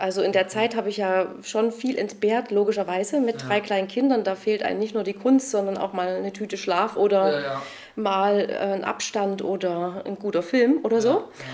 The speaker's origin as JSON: {"language": "German", "town": "Leipzig", "region": "Saxony", "country": "Germany", "tie": "born or raised there", "said": "Ich komme auch aus dem Leipziger Westen. Ich bin in Leipzig-Leutsch geboren, in Grünau groß geworden, so ein richtiges Ostblockkind mit Neubau."}